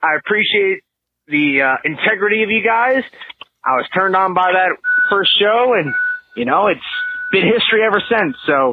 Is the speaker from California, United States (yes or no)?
no; Akron, Ohio, United States; I am a gentleman from the Akron, Ohio area.